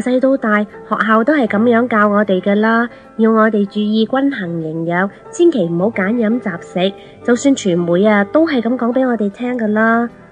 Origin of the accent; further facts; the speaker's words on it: China; 我哋中国人有一个悠长嘅饮食文化，而且中国菜早就闻名于世